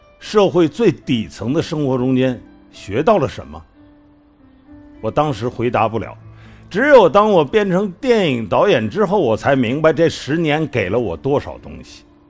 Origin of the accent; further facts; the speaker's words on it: Henan, China; 你是四川的，我是河南的